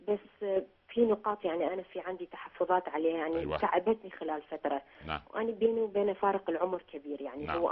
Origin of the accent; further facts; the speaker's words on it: Iraq; now in Norway; أنا دكتور أنا أصلا من العراق. أعيش في النرويج.